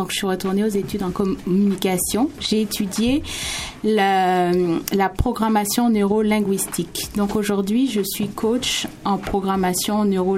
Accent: Martinique; j'ai réalisé que moi, je viens de la Martinique, en fait. Donc, j'ai réalisé en Martinique que je n'allais pas pouvoir évoluer professionnellement.

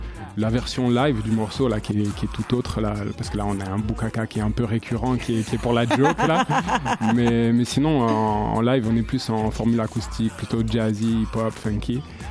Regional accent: Brussels, Belgium; Je ne suis pas d'ici, ouais, je pense que ça s'entend dans l'accent. Là. Donc, moi j'ai grandi à Bruxelles

